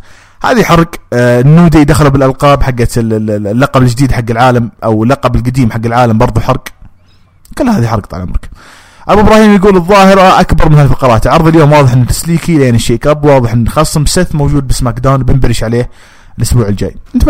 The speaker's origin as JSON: {"language": "Arabic", "country": "Saudi Arabia", "said": "توقعون مباراه توحيد الالقاب تكون عندنا في السعوديه"}